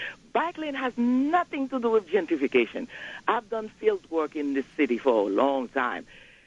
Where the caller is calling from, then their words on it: Brooklyn, New York, United States; from Brooklyn.